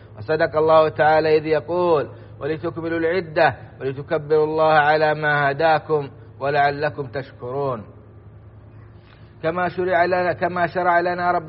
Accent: Saudi Arabia; بلادنا السعودية

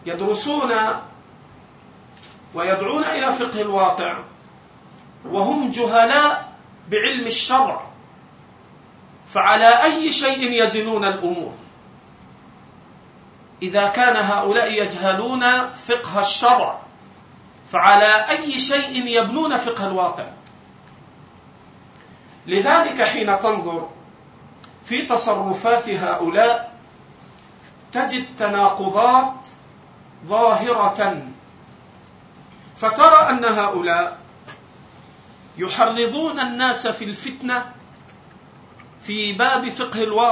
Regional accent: Egypt; عندنا في مصر

